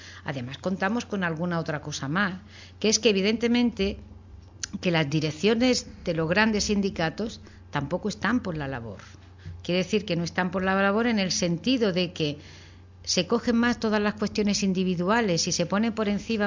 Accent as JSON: {"language": "Spanish", "town": "Córdoba", "region": "Andalusia", "country": "Spain", "tie": "born or raised there", "moved": "as an adult", "lives_now": "Barcelona, Spain", "said": "soy nativa de España, pero yo, por ejemplo, yo he nacido en Córdoba, capital, andaluza, pero llevo casi 40 años en Barcelona, y evidentemente yo soy emigrante en Barcelona, yo soy emigrante de mi tierra porque no tenía trabajo"}